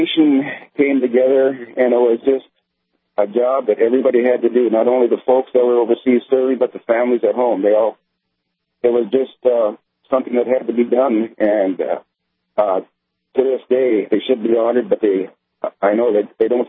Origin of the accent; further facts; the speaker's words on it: Williston, North Dakota, United States; Well, I'm from Williston, but just heading to Grand Forks.